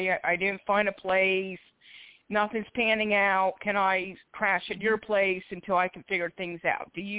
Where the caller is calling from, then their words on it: Philadelphia, Pennsylvania, United States; I'm calling from Philadelphia, PA.